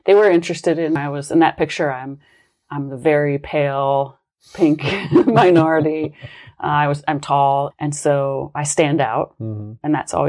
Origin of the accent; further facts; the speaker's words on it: West Virginia, United States; I could probably tie that back to growing up in West Virginia, mm-hmm. where many of us, you know, were quite low income.